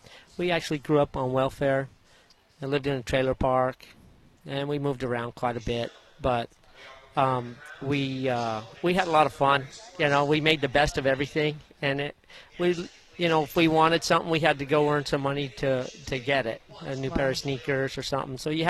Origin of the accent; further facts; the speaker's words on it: Pocatello, Idaho, United States; born there; I was born in Pocatello, Idaho, and I worked in a bakery as a kid and washed dishes, raced dirt bikes, drag race cars.